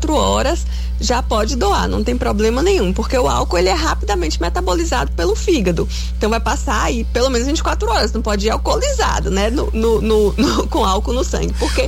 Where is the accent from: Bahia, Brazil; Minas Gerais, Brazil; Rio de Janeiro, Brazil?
Bahia, Brazil; Guanambi; eu falo Guanambi porque eu sou de Guanambi, então, né?